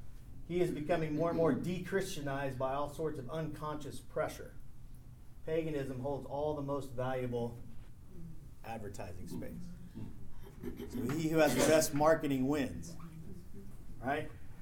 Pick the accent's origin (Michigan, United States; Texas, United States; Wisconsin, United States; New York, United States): Texas, United States; San Antonio; also born or lived in Dallas / California; I grew up in San Antonio, but moved to Dallas, then met my wife, moved to California for 20 years, and then we moved back. So to a certain degree, I'm an outsider, but not, right? And coming back into South Texas